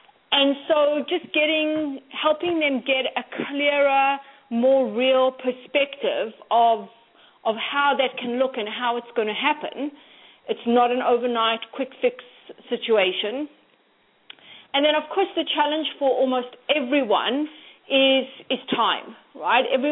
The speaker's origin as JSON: {"language": "English", "country": "South Africa", "tie": "born or raised there", "said": "So I grew up in South Africa"}